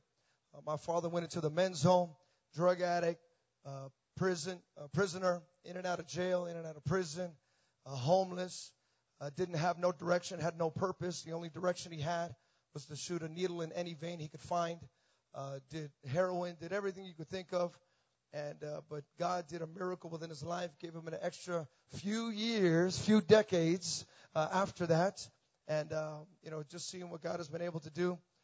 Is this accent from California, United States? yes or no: yes; Hayward, California, United States; And I come from Hayward, California. It's right next to Oakland.